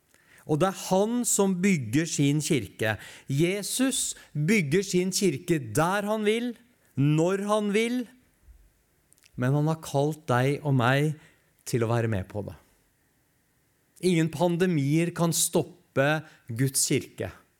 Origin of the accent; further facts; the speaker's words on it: Eastern Norway, Norway; Det er jo ikke så veldig lenge siden vi igjen ble møtt av overskrifter i avisene, i hvert fall hjemme på Østlandet, der det står «Kirkene er stengt».